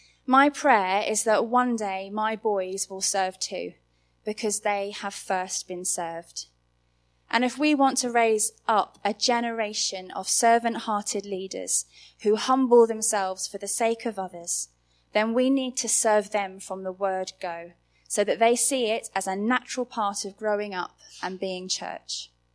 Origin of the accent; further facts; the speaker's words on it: South East England, United Kingdom; now in Coventry, United Kingdom; Both Pete and I come from Kent, so our own families are 3 hours away